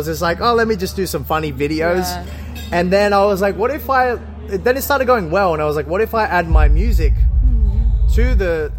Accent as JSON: {"language": "English", "country": "Australia", "said": "like we're Australian and we thought we'd have more Australian fans"}